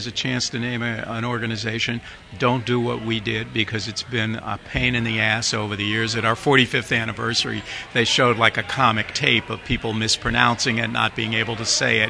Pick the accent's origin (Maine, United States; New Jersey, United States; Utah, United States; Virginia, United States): Virginia, United States; Arlington; I'm actually from Virginia, and I went to school. I went to legally segregated schools in Arlington.